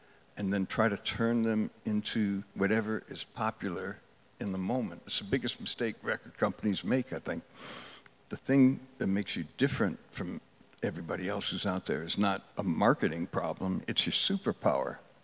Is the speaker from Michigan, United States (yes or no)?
yes; Detroit, Michigan, United States; So there's something about growing up in Detroit that made me different from him, made me different from